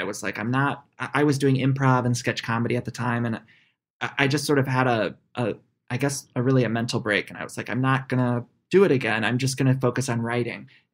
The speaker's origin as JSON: {"language": "English", "region": "Ohio", "country": "United States", "tie": "born or raised there", "said": "All right. I was Ohio. So."}